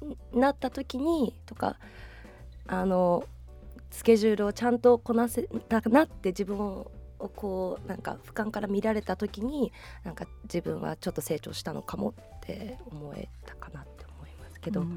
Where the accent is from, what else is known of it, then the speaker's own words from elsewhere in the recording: Australia; オーストラリア育ちだから、そういうところに出ちゃうみたいな